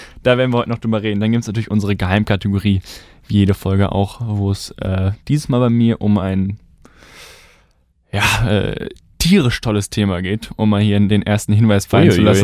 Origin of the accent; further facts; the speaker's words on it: Leverkusen, North Rhine-Westphalia, Germany; now in Dortmund, Germany; Ja, ich komme ja aus Leverkusen und Woll ist ja für mich gar kein Wort, was überhaupt in den Wortschatz in meinem Wortschatz drin war, bis ich halt nach Dortmund gezogen bin.